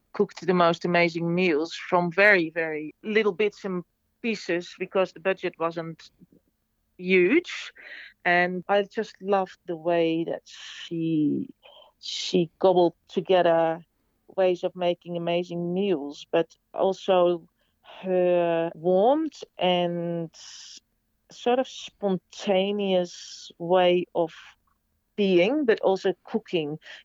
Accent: Netherlands; English is a second language; moved away as an adult; now in Australia; And I moved to Australia 25 years ago. Obviously, I've got an accent and I'm from the Netherlands originally.

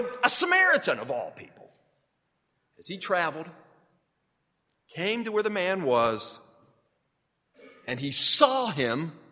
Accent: Kentucky, United States; Now, it wasn't the jug of moonshine or the gap between my teeth that had him know that I was from Kentucky.

